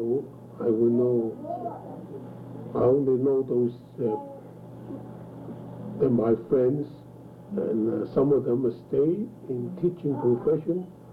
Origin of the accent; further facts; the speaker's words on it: South China, China; even from South. I'm from South. I speak Mandarin.